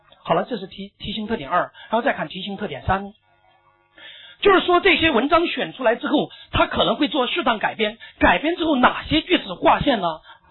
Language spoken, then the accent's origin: Chinese; Sichuan, China; accent: Sichuan dialect; 四川方言区就这样，比如说我给你举例吧，咱们四川方言